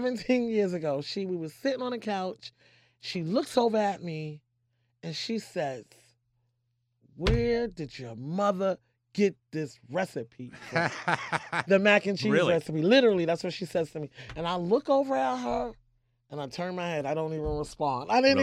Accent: United States; I love bragging about how I am an American girl.

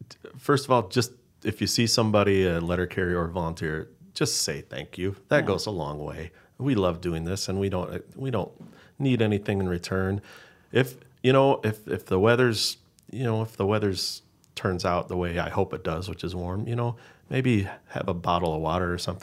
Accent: Custer, South Dakota, United States; also born or lived in Vermillion; I'm kind of from all over South Dakota. I grew up on a dairy farm in Vermilion, and then the second part of my childhood, I grew up in Custer and graduated high school from there. It's kind of that's what I consider my hometown.

